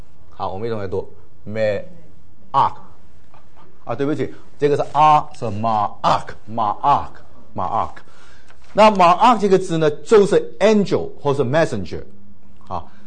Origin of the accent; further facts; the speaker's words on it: China; 我们是中国人啊，东方人